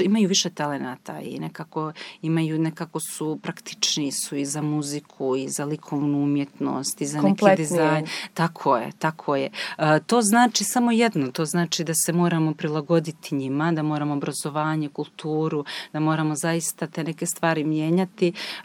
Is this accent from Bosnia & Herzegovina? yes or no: yes; Trebinje, Republika Srpska, Bosnia & Herzegovina; Mi kao Hercegovci, u stvari to ja dolazim iz Trebinja, pa kod mene je ta Hercegovina onako dosta kršovita